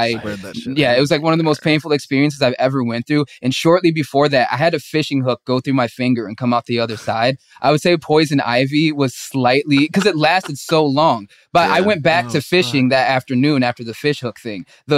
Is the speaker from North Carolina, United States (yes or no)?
no; Illinois, United States; Bro, I'm from Illinois. Like, we moved to this little town.